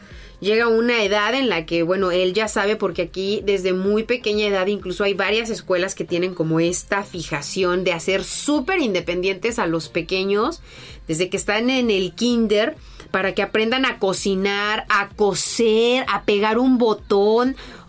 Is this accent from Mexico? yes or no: yes; Mexico; hablo por lo que veo y por lo que yo sé que sucede dentro de mi comunidad como mexicana, como latina.